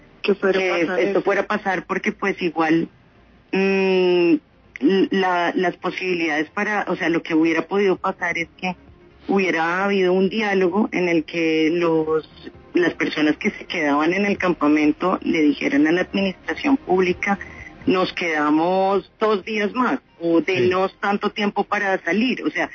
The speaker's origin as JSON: {"language": "Spanish", "country": "Colombia", "tie": "born or raised there", "said": "he vivido toda la vida en Colombia"}